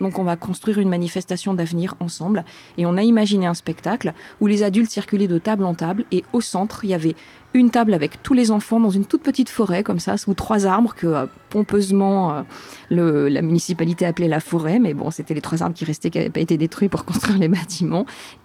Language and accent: French; Clermont-Ferrand, Auvergne-Rhône-Alpes, France; je viens de Clermont-Ferrand en France.